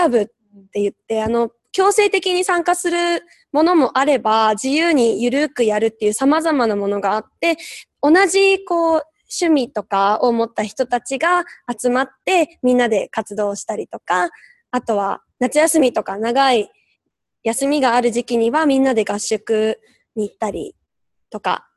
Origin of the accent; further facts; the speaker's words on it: Abiko, Chiba, Japan; 私は東京の隣の千葉県から来てます。多分都市名を言っても多分わからないので、千葉県と茨城県の県境、